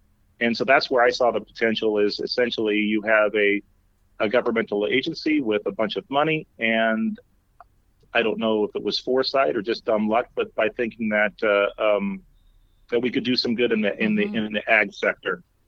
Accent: Ripon, California, United States; I'm third generation. I grew up in Ripon in San Joaquin County.

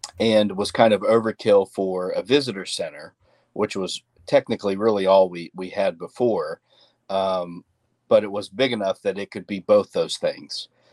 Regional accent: Grantsville, West Virginia, United States; No. So originally I'm from Grantsville, which is Calhoun County, which is a neighboring county.

